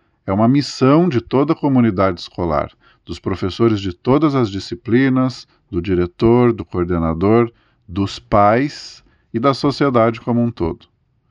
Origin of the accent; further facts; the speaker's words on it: Palmeira, Paraná, Brazil; born there; now in Curitiba, Brazil; Eu nasci aqui em Palmeira, mas eu moro em Curitiba já há mais de 15 anos.